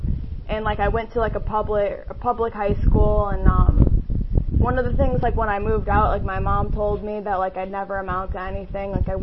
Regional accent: Buffalo, New York, United States; born there; I was born in Buffalo, New York. You know, growing up, like I always felt not good enough.

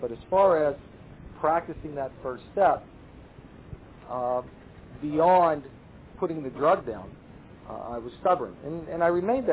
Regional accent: Pittsburgh, Pennsylvania, United States; Sometimes when I say higher power, I think I can't help but think I'm from Pittsburgh.

